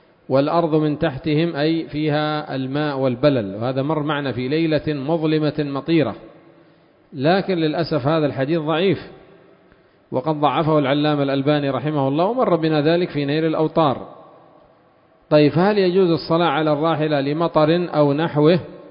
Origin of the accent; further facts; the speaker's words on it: Yemen; لأن صاحب الباص خاصة عندنا في اليمن سيوقف الأصحاب القات في كل سوق